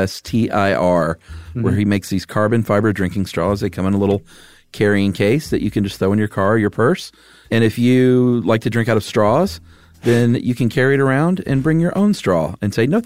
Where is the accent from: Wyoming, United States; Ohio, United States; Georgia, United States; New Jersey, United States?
Georgia, United States; and I'm from Georgia.